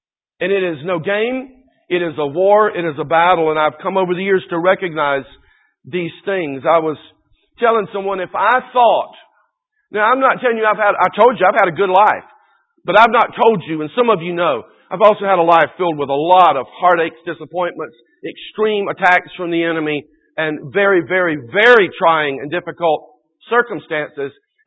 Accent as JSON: {"language": "English", "region": "Georgia", "country": "United States", "tie": "born or raised there", "moved": "as an adult", "said": "When we lived in Georgia, you know, I grew up in Georgia, lived there until we moved here 14 years ago."}